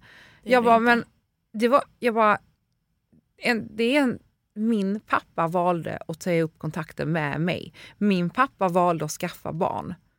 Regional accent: Poland; Och den här låten får mig att tänka på min pappa och min uppväxt i Polen.

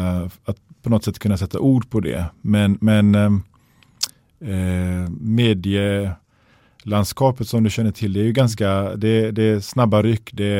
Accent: Gothenburg, Västra Götaland County, Sweden; Swedish is a second language; Jag växte upp i Biskopsgården i Göteborg.

